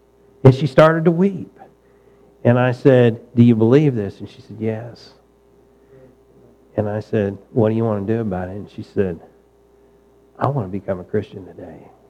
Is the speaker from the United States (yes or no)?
yes; Missouri, United States; I'm from Missouri and we're helping clean up your neighborhood.